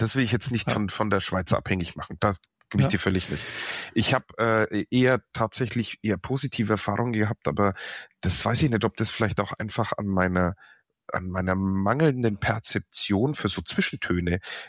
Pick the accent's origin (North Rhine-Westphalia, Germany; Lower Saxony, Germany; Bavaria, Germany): Bavaria, Germany; accent: Franconian; solange Sie meinen fränkischen Dialekt verstehen, ist alles in Ordnung.